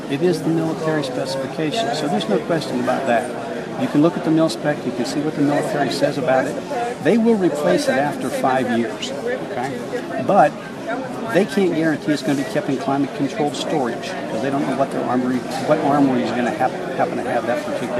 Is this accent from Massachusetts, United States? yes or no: no; Pennsylvania, United States; now in Frisco, United States; But, I grew up in Pennsylvania a long time ago. Been around guns all my life. Actually got to Texas because of Fort Hood.